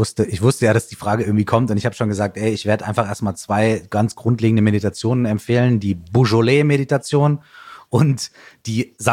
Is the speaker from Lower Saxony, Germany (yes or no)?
no; Minden, North Rhine-Westphalia, Germany; ich bin nicht in der Großstadt aufgewachsen. Ich bin in einer kleinen Stadt, also Minden hat irgendwie knapp unter 100.000 Einwohner.